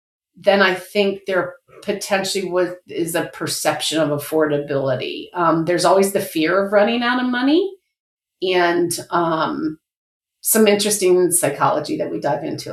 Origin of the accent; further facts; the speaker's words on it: Lancaster, Pennsylvania, United States; you know, I'm from Pennsylvania, you know, the Pennsylvania market, I'm from Lancaster, PA.